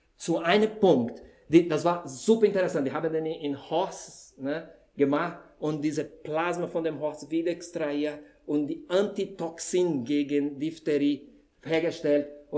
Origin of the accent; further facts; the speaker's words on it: Brazil; German is a second language; Ich bin in Anfang 70er geboren in Brasilien.